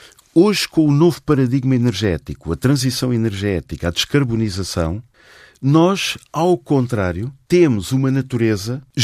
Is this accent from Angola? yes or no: no; Portugal; falo como português